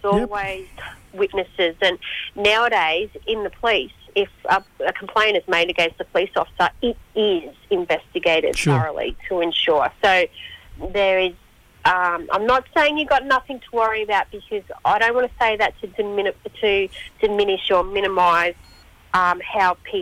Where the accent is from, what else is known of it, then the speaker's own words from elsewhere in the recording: Brisbane, Queensland, Australia; So I grew up in Brisbane, and I only moved up here.